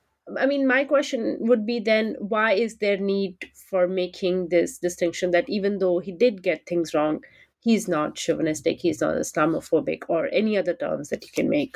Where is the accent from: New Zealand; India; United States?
India; English is a second language; And as an Indian, I was surprised when you said in 1970 he was called an anti-Hindu Brown Sahib